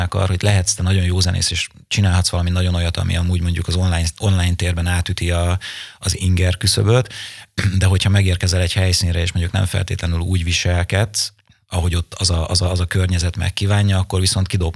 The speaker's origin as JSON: {"language": "Hungarian", "town": "Nyíregyháza", "region": "Szabolcs-Szatmár-Bereg", "country": "Hungary", "said": "mert ugye nyíregyházi zenekarról van szó, és jó magam is nyíregyházi vagyok"}